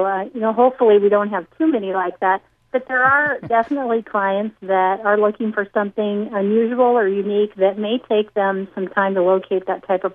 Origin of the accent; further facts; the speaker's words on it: Iowa, United States; In the Council Bluffs area, outside of Council Bluffs.